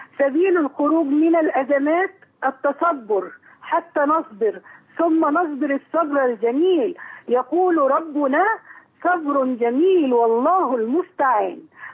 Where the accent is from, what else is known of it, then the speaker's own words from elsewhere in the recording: Alexandria, Alexandria Governorate, Egypt; وأنا من الإسكندرية ولم أعرف من شوارعها إلا واحد على مليون من مساحتها